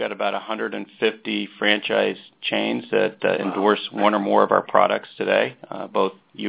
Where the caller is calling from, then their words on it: Orlando, Florida, United States; I'm in sunny Orlando, Florida today at our corporate office here.